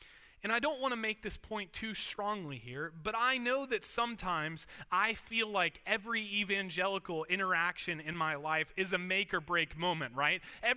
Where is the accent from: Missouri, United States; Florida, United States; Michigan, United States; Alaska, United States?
Florida, United States; Lake Wales; But if somebody's going to Lake Wales, to my hometown, like for example, Shane, who lives in Plant City